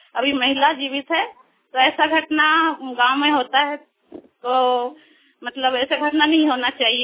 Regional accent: Jharkhand, India; मैं एक सैया हूँ और ग्राम काचा की सैया हूँ। मैं जमशेदपुर ब्लॉक से हूँ।

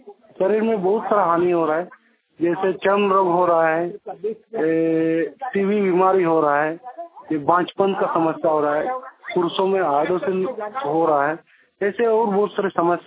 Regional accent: Mechua, Jharkhand, India; और मैं मेछुआ गांव से हूँ।

